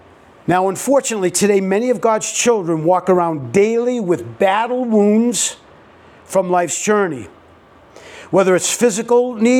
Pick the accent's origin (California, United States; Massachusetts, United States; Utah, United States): Massachusetts, United States; Boston; I am a New Englander. I grew up near Boston, and I'm fully Italian. So you get a little bit of that mix going in, and my speech might sound a little funny